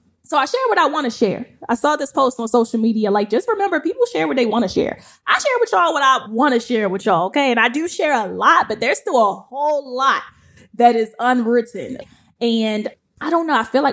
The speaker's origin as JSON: {"language": "English", "town": "Baltimore", "region": "Maryland", "country": "United States", "said": "So I'm from Baltimore City, east side till I die. Okay. Boom, period. So I'm from Baltimore, and the East Coast is completely different from the West Coast."}